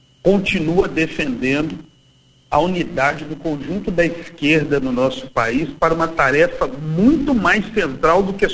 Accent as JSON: {"language": "Portuguese", "town": "Belo Horizonte", "region": "Minas Gerais", "country": "Brazil", "tie": "born or raised there", "said": "Nascido e criado em Belo Horizonte, Minas Gerais. Sou morador de uma ocupação urbana, né, na periferia da cidade de Belo Horizonte, na região do Barreiro."}